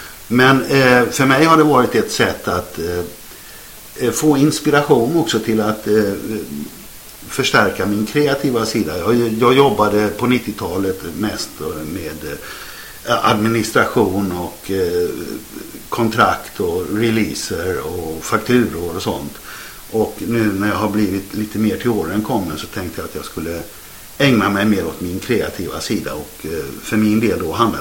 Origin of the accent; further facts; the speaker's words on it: Borås, Västra Götaland County, Sweden; also born or lived in Gothenburg; now in Stockholm, Sweden; Jag är född i Borås och växte upp där fram tills jag blev 18 år och började studera i Göteborg och sedan flyttade till Stockholm.